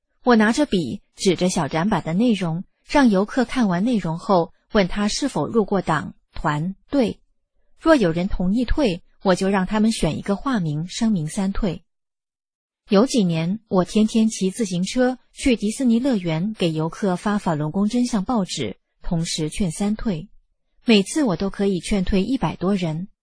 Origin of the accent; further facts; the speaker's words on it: Vietnam; Chinese is a second language; now in Hong Kong; 我们姐妹俩都是土生土长的越南人，虽然我们的粤语和普通话都说得不太好，但是我们坚持在香港